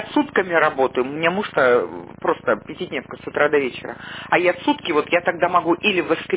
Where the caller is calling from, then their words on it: Shushary, Saint Petersburg, Russia; Я вот из Шушар, моя квартира на Валдайской, 4